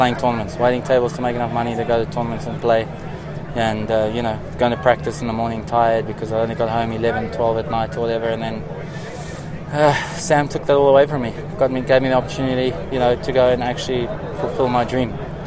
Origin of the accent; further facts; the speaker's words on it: South Africa; It's obviously one as a South African that you've always wanted to win